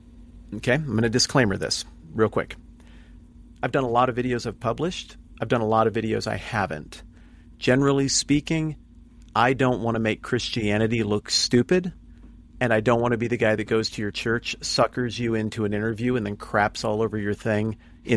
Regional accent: Mountain West, United States; I grew up in the Mountain West. I grew up around Mormonism and Mormons. I played ball. I had Mormon friends.

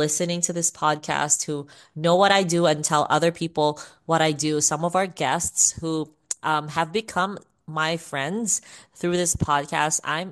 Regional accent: Davao, Davao Region, Philippines; when they got to my city or my hometown where I live in Davao, Philippines.

